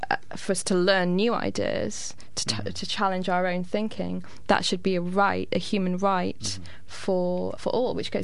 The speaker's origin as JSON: {"language": "English", "town": "Manchester", "region": "North West England", "country": "United Kingdom", "tie": "born or raised there", "said": "in my hometown of Manchester"}